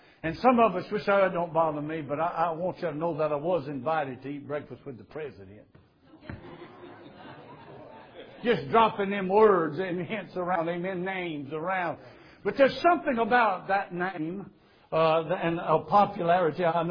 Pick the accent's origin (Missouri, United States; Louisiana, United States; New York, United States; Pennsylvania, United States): Louisiana, United States